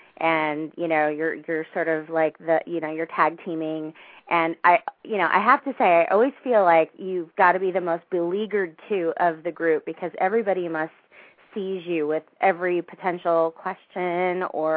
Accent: California, United States; because born and raised in California, I need to see everything

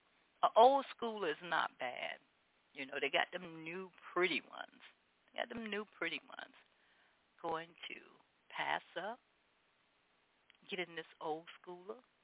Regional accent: Opa-locka, Florida, United States; I grew up in Opa-locka, Florida, right there in Miami, the heart of Miami, Florida.

